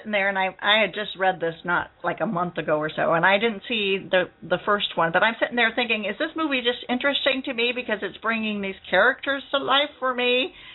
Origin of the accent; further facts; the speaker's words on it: Indiana, United States; Okay, I just had to get that in there because I'm from Indiana. And the Tea Party is working very hard here in Indiana to get him elected.